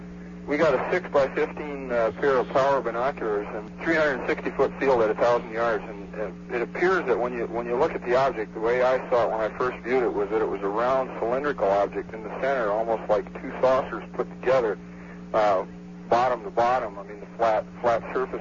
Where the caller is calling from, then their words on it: Milbank, South Dakota, United States; I'm calling from Milbank, South Dakota.